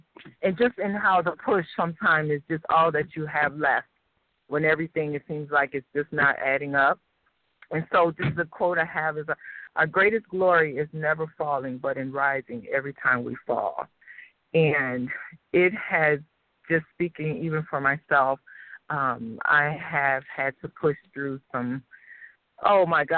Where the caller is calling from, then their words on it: Chicago, Illinois, United States; I'm calling here from Chicago.